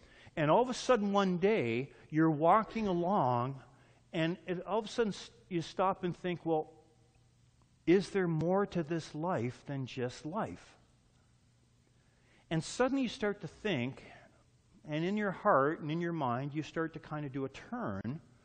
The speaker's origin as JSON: {"language": "English", "country": "Canada", "said": "And I have two Thanksgivings because I'm Canadian."}